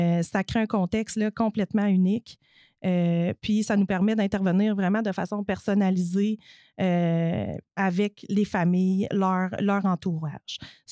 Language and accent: French; Lac-Mégantic, Quebec, Canada; Moi, je viens de Mégantic